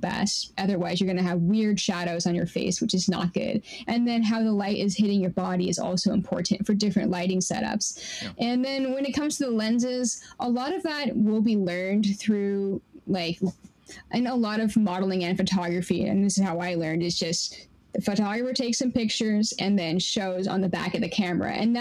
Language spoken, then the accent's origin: English; Seattle, Washington, United States; So I'm from Seattle. So I drove from Seattle down to Portland to meet her.